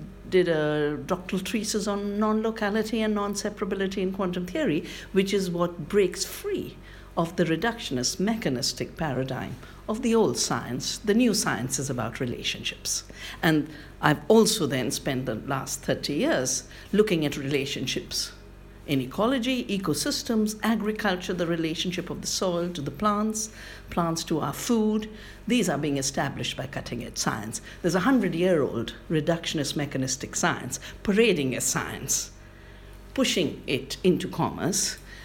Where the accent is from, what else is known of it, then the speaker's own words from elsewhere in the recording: India; I'm from India.